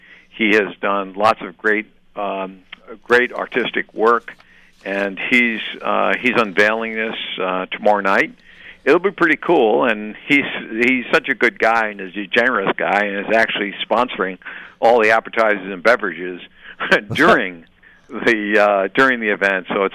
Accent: East Coast, United States; Well, even as a kid and growing up on the East Coast

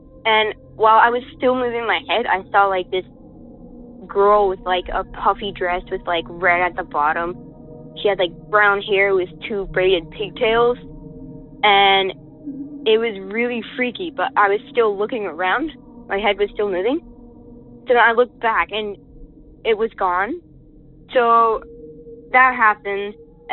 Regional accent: Canada; from Canada

